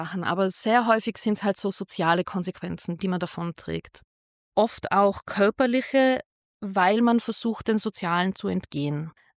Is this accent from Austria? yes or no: yes; Austria; Wem es noch nicht aufgefallen ist, ich bin aus Österreich.